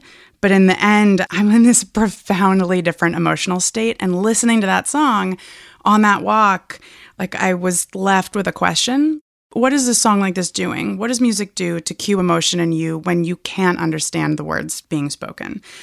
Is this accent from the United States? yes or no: yes; Hood River, Oregon, United States; I'm in my hometown of Hood River, Oregon.